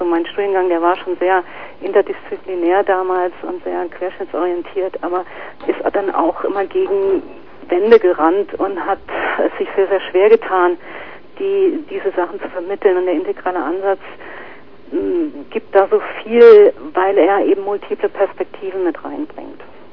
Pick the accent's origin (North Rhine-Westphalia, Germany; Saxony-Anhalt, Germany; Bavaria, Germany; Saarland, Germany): Saarland, Germany; auch bei uns im Saarland, wo ich herkomme, clasht es halt.